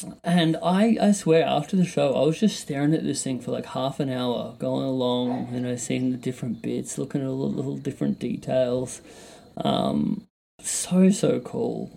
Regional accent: Australia; I guess for me being an Australian wrestling artist

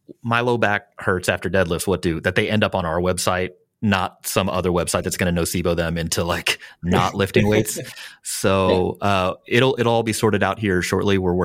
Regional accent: Midwest, United States; only because, again, I'm from the Midwest.

